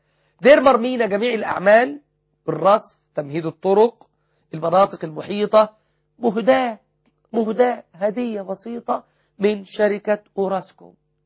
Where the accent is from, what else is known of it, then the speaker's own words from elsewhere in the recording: Egypt; أكبر مسجد عندنا في مصر عمرو بن العاص 13,800 متر،